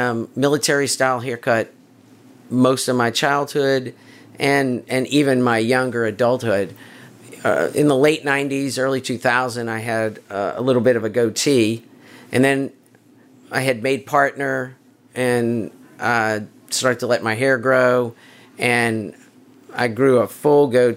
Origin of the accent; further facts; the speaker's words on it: Louisiana, United States; I'm from Louisiana, and I've been in this area just about my entire life.